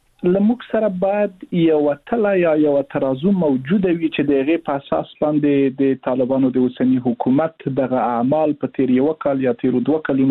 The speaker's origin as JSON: {"language": "Pashto", "country": "Afghanistan", "said": "زه د یو افغان په توګه کوم چې ښه د افغانستان راتلونکی زه دوه کال وروسته څنګه وینم"}